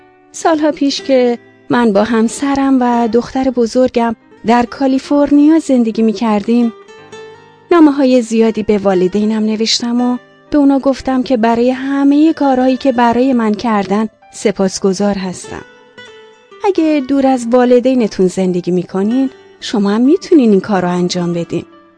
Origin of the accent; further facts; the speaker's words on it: Iran; من در ایران بزرگ شدم.